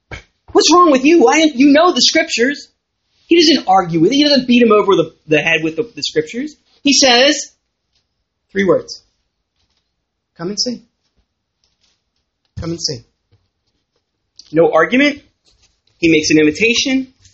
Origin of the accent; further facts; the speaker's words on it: Arbutus, Maryland, United States; I grew up down in Arbutus and went to the school called Lansdowne